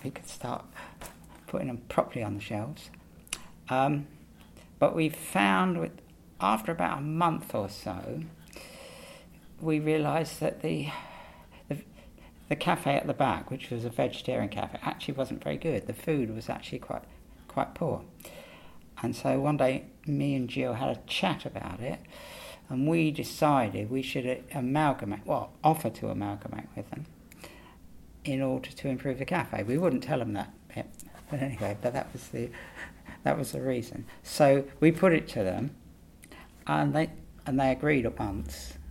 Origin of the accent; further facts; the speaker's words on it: Castle Donington, East Midlands, United Kingdom; born there; Right, 30th of the 7th, 1943, and I was born in Castle Donington in, I think it's in Leicestershire, but it might be in Derbyshire. I'm not too sure.